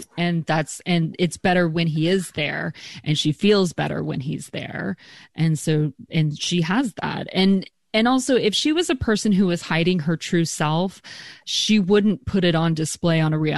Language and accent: English; Texas, United States; Like, I mean, I'm from Texas, and I'm just very much like, you fried, I'll eat it.